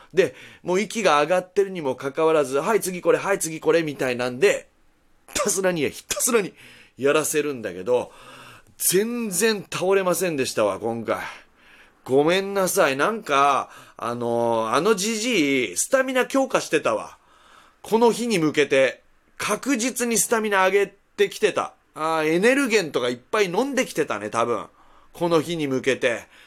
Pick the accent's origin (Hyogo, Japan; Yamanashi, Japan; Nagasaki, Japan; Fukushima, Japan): Nagasaki, Japan; 長崎いたらしいのよ、俺の出身地である長崎県に。